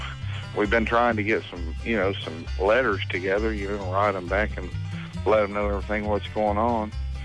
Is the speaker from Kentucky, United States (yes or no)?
yes; Malone, Kentucky, United States; moved away as an adult; Actually, like I was telling the lady, I just moved up here. I appreciate your show. But I'm from Malone, Kentucky. I've been up here for about 3.5 months.